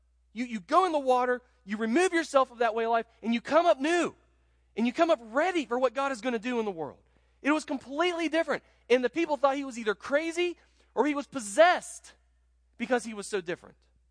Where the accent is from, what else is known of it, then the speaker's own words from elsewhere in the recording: Ohio, United States; I'm from Central Ohio, and about 10 miles from where my house was when I was in high school is an Amish community.